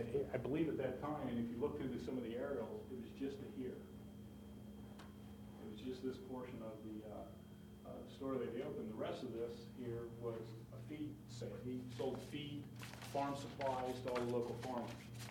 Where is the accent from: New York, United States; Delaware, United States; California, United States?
Delaware, United States; Georgetown; I do know that when I was growing up in Georgetown, my dad and I would go to the dump.